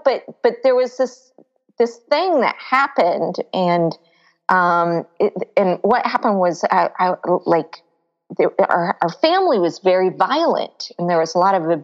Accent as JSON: {"language": "English", "region": "Florida", "country": "United States", "tie": "born or raised there", "said": "Well, let's see. I grew up in Florida near the beach. Mm. So, you know, kind of have a love for the water and the ocean. And I grew up Baptist, and there's like a lot of kinds of Baptists, right, in the world."}